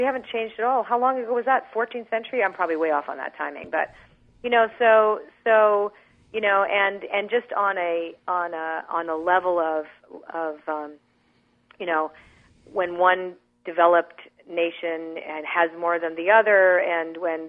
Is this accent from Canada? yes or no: yes; Canada; I'm Canadian. We don't really have guns up there anyway.